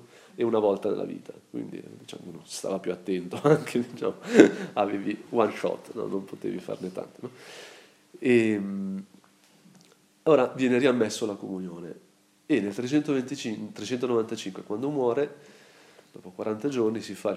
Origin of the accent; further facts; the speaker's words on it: Lombardy, Italy; sono brianzolo